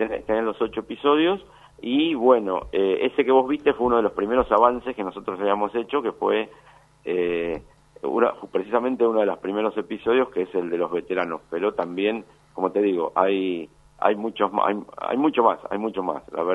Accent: San Miguel, Buenos Aires Province, Argentina; porque casi todo el equipo somos de San Miguel, de acá de la Provincia de Buenos Aires

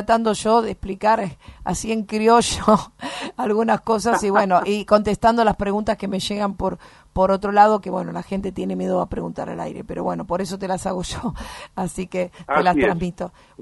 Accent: Argentina; yo pienso en mi país como persona que amo a mi país. Argentina.

